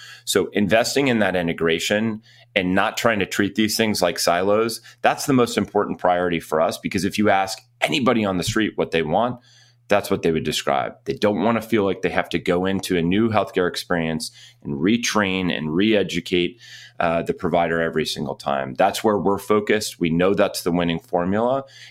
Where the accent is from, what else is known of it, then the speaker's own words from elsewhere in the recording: Boston, Massachusetts, United States; born there; I was born in Massachusetts, in the Boston area, and I am the son of a pediatrician.